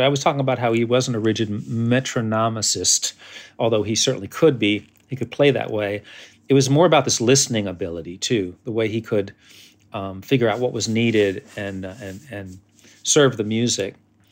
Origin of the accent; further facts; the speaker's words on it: New York, United States; as a New Yorker trying to play bluegrass and like trying to do it right.